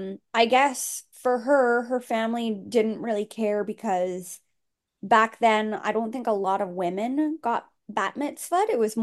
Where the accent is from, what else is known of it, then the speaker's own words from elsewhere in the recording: New York, United States; So like I'm a New Yorker and I look down on the people who, who live in Queens, or they live in, Long Island or something like